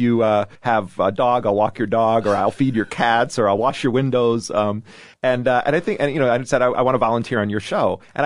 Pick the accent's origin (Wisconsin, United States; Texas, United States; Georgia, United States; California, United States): Wisconsin, United States; Milwaukee; Anyway, we grew up in Milwaukee, and I had actually wanted to be a school teacher.